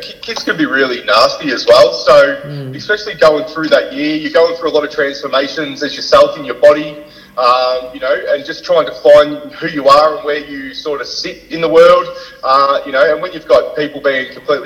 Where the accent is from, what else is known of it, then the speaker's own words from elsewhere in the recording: Bacchus Marsh, Victoria, Australia; also born or lived in Western Melbourne; I grew up in Bacchus Marsh, but spent a lot of time in Western Melbourne, it was absolutely everywhere.